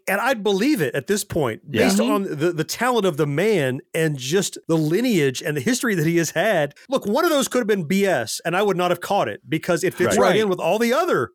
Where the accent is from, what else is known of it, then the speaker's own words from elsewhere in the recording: New York, United States; I grew up in New York where everybody goes.